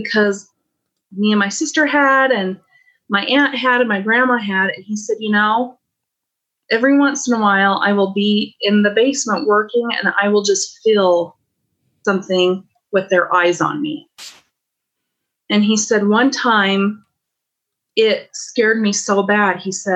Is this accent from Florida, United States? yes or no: no; Utah, United States; it's based on missing people in my home state of Utah.